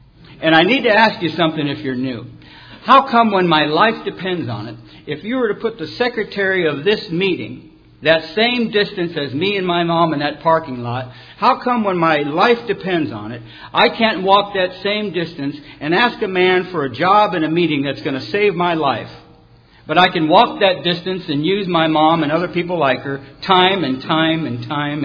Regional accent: California, United States; also born or lived in Detroit; And I was born in Detroit and come out to California when I was about 3 or 4 years old.

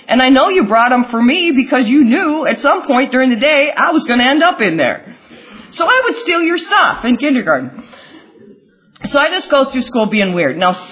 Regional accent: Midwest, United States; Anyway, I'm originally from the Midwest, which I would have told you was a good reason to have a drink.

